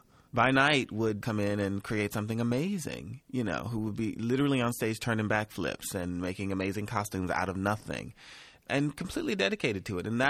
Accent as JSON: {"language": "English", "region": "Mississippi", "country": "United States", "tie": "born or raised there", "said": "I remember being a teenager and me and my friends, you know, driving to Jackson. I grew up in Mississippi."}